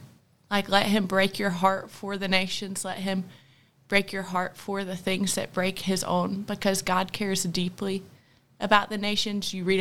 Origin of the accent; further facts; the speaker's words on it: Montgomery, Alabama, United States; I'm from Montgomery, Alabama. I went to Clemson University and studied plant and environmental sciences.